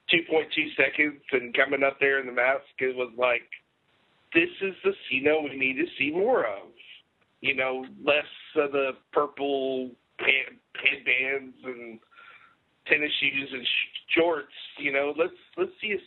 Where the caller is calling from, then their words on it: Fort Worth, Texas, United States; Fort Worth.